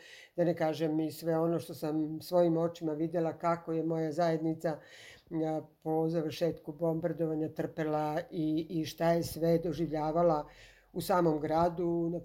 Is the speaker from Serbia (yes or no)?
no; Pristina, Kosovo; Ja sam bila u svom gradu, u Prištini, pretežno sam bila u svom stanu u Dardani na 6. spratu